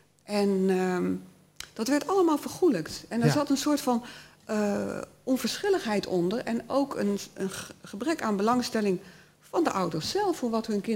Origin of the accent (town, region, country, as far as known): North Brabant, Netherlands; born or raised there; also born or lived in Hilversum